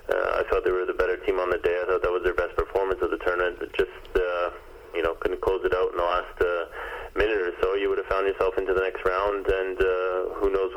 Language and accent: English; Canada; especially early on in your career when Canada, we weren't playing that many games a season.